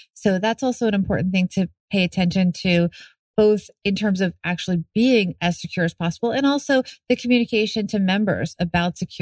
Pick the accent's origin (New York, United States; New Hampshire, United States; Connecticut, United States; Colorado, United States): New York, United States; also born or lived in Philadelphia; So I am a New Yorker. I was born in New York City. I grew up in the suburbs, and then I moved back after graduating from University of Pennsylvania.